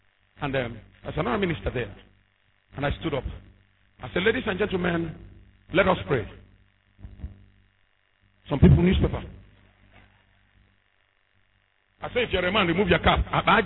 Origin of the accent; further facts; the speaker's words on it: Anambra, Nigeria; I am not from Delta State, I'm from Anambra State.